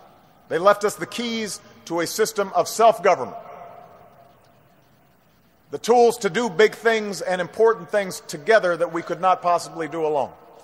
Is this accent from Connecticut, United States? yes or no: no; Illinois, United States; another politician from my home state of Illinois